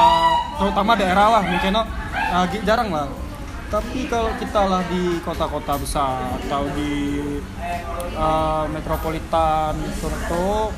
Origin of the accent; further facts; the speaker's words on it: Bangka Belitung Islands, Indonesia; now in Depok, Indonesia; Itulah namanya kan kita ini orang Bangka, namanya kita sama-sama rantau.